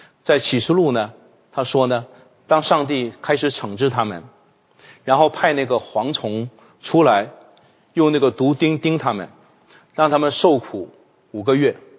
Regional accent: China; 特别我们是中国人呢，真的不知道地狱的可怕。

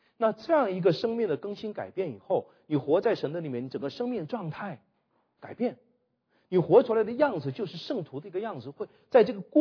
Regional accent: Jiamusi, Heilongjiang, China; also born or lived in Xiamen; 那个妻子呢是我老家的佳木斯的，这是在加拿大碰到第四个佳木斯的，然后她的老公呢是厦门的，我从厦门来

